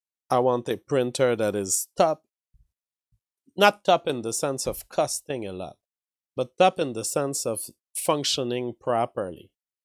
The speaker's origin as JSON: {"language": "English", "country": "Canada", "said": "you know, I'm a Canadian."}